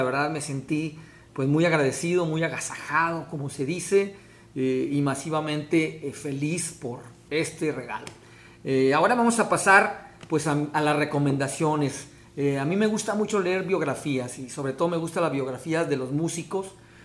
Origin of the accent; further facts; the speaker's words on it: Mexico; Recuerden que somos rockeros mexicanos.